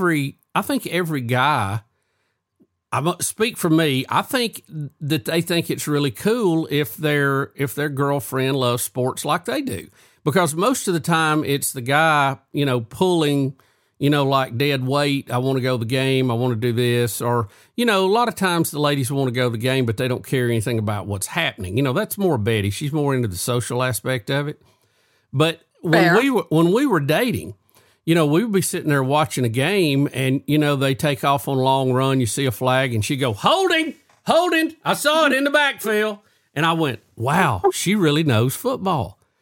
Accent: Alabama, United States; And, you know, for a kid growing up in Alabama, that's kind of an oddity.

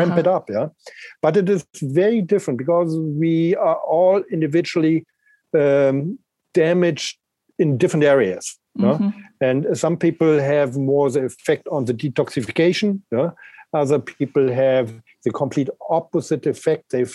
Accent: Berlin, Germany; I grew up in Berlin.

